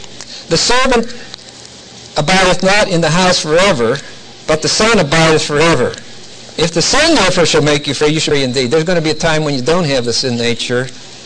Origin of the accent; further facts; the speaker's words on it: Salisbury, North Carolina, United States; In my hometown, we have the Salisbury Post.